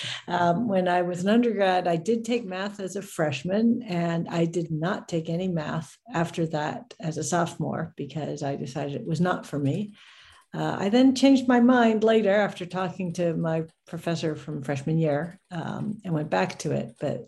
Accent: New York, United States; So I grew up on Long Island near New York City, about an hour away.

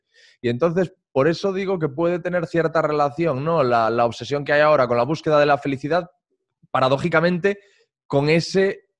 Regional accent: Corcubión, Galicia, Spain; Soy de Acosta da Morte, de Corcubión.

